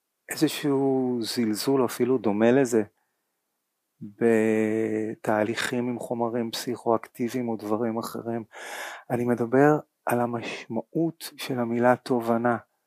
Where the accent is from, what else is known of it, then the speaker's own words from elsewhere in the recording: Holon, Tel Aviv District, Israel; מחולון, זאת אומרת, יש לי את הקטע הזה